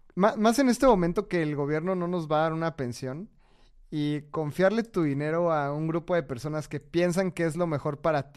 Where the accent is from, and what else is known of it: Mexico